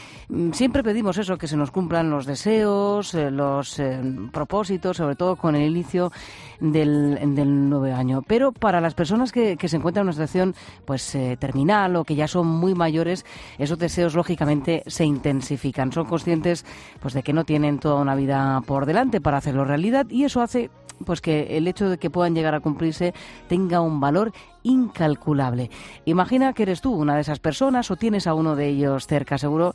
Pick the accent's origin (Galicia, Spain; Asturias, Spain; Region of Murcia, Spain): Region of Murcia, Spain; bueno, yo soy murciana y la verdad es que me da mucho gusto que iniciativas así salgan de mi tierra